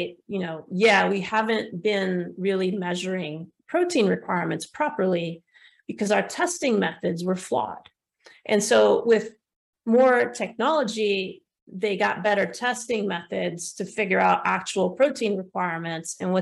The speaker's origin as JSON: {"language": "English", "country": "United States", "tie": "born or raised there", "said": "I mean, I grew up in the United States. We just had a Caribbean culture in our family."}